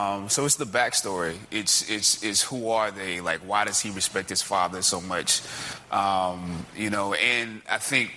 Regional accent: Sierra Leone; I'm Limba from Sierra Leone.

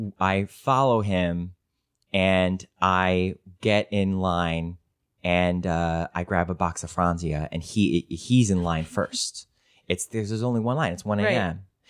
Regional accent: Ohio, United States; And he finally comes out and I'm like really going to tell him off, but I'm from Ohio.

